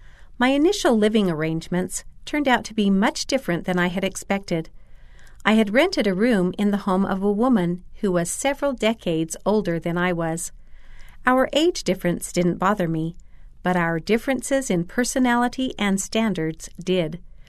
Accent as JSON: {"language": "English", "town": "Dallas", "region": "Texas", "country": "United States", "tie": "born or raised there", "said": "I ended up attending school far from my hometown in Texas, but in a place near many members of my extended family."}